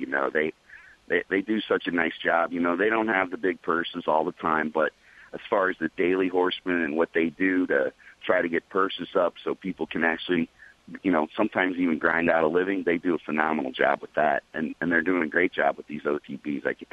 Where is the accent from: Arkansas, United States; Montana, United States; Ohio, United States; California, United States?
Arkansas, United States; Little Rock; I mean, I'm from Little Rock